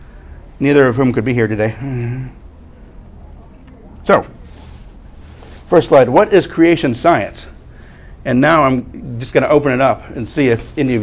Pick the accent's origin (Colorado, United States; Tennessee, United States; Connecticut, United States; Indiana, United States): Tennessee, United States; Farragut; also born or lived in Knoxville, Tennessee; I was born in Knoxville, Tennessee, raised around the suburb of Farragut, named after the admiral who was raised himself around there.